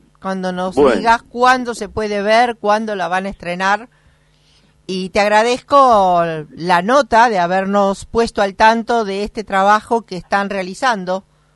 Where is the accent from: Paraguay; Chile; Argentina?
Argentina; como buenos argentinos, reconocedores de nuestros héroes nacionales